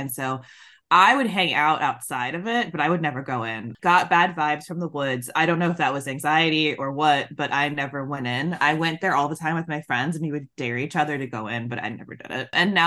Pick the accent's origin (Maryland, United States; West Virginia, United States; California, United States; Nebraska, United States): Maryland, United States; So where I grew up, there was like an old plantation, because I grew up in Maryland, and whatever Marylanders want to say about our place and that, we had a lot of plantations in the state of Maryland.